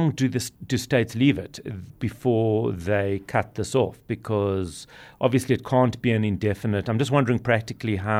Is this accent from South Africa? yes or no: yes; South Africa; as a South African, it's almost unfathomable.